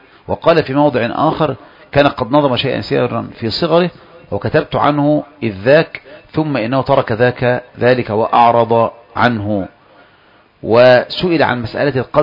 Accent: Egypt; المسألة الكبرى عندنا في مصر

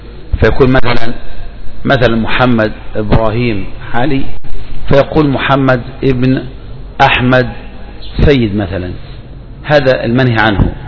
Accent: Egypt

